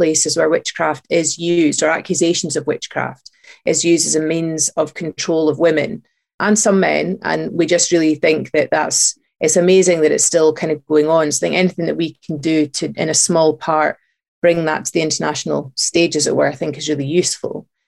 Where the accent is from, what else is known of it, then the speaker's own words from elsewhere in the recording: Scotland, United Kingdom; I mean, I'm from Fife, I grew up in Fife, and I didn't know anything at all about witch trials in Fife.